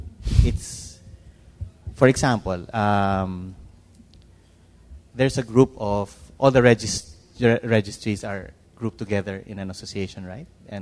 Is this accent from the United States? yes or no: no; Philippines; from the Philippines.